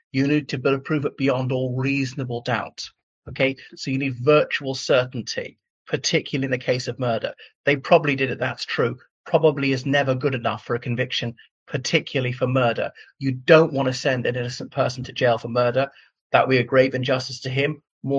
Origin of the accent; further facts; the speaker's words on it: Ireland; from Ireland